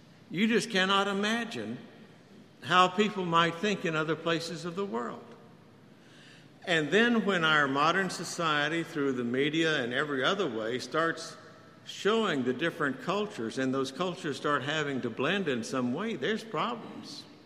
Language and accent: English; Texas, United States; also born or lived in Oklahoma; You know, I grew up in Texas and Oklahoma.